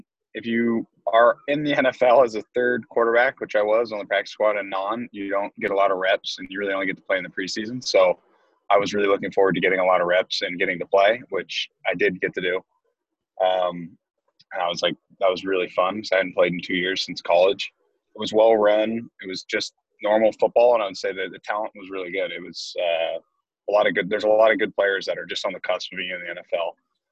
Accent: Los Angeles, California, United States; I'm from Los Angeles, so that was like a dream come true.

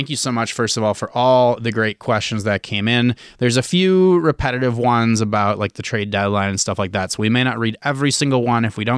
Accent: Midwest, United States; Like in growing up in the Midwest, like I knew a lot of people that went from, you know, they played high school hockey

